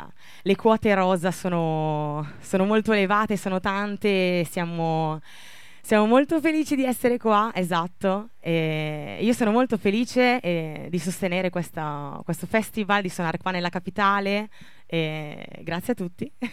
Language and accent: Italian; Bergamo, Lombardy, Italy; noi veniamo da Bergamo